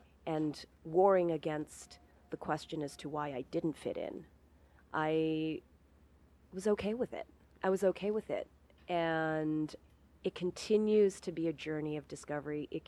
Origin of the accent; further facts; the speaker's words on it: Canada; it was as a minority, it was as an immigrant, it was as a Canadian.